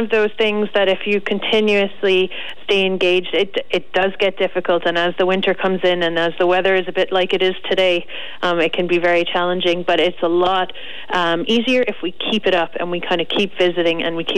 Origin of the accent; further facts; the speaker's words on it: Canada; I guess I grew up in Canada, and so swimming in the lakes there as a child was the norm.